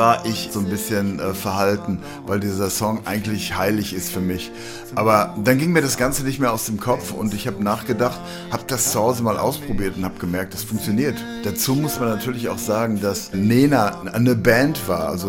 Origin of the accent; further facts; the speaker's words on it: Hagen, North Rhine-Westphalia, Germany; da geht es natürlich um meine Heimat Hagen und um das Ruhrgebiet an sich.